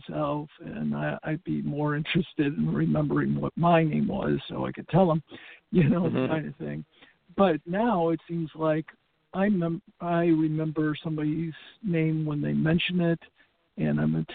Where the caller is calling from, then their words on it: Winter Haven, California, United States; I'm currently in Winter Haven, California.